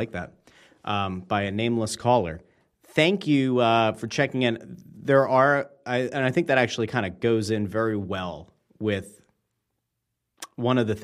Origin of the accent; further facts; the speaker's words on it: Pottsville, Pennsylvania, United States; My hometown. I love when a good old skook checks in.